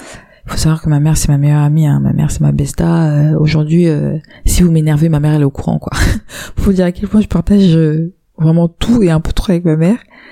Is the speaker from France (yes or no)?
yes; France; Enfin, je suis française